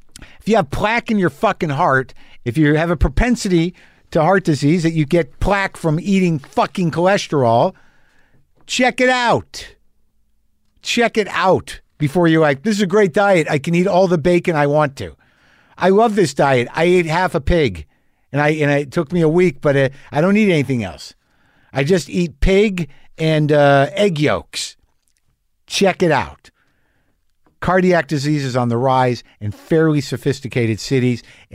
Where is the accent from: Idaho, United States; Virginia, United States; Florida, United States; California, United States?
California, United States; Why is your English so good? I'm a Californian.